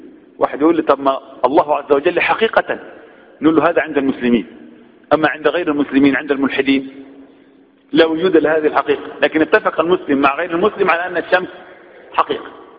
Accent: Egypt

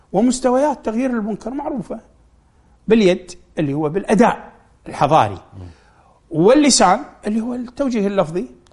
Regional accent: Kuwait; بحث لقاها عندنا في الكويت وفي بعض العراق وفي نجد طبعا

